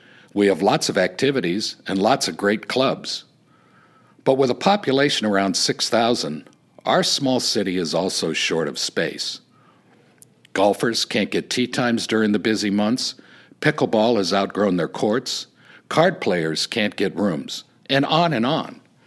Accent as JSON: {"language": "English", "region": "California", "country": "United States", "tie": "born or raised there", "said": "I grew up here in the Coachella Valley, graduated from Palm Springs High School and College of the Desert. My wife, Tammy, also grew up here. We were gone for a while, but now we're back and love living here at Shadow Hills."}